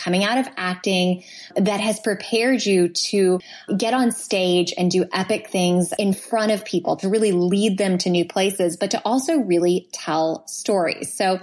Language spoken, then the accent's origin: English; New Orleans, Louisiana, United States; realized your wife was from New Orleans and that I had another person who could understand just how fabulous my hometown was.